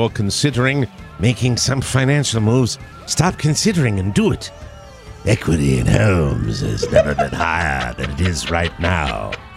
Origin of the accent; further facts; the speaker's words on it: Ireland; Suddenly, maybe it's being Irish, I have no idea.